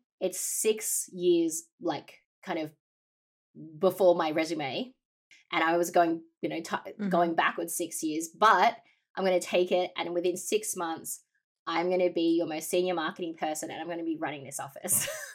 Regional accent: Melbourne, Victoria, Australia; moved away as an adult; also born or lived in New York; I'm Chinese Vietnamese by descent, and I grew up in Melbourne, born and raised. And then I actually moved to New York, and I lived in and worked in New York for about a decade.

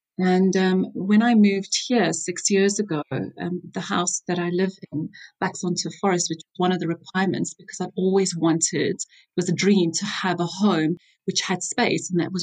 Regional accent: South Africa; now in United States; I grew up in South Africa.

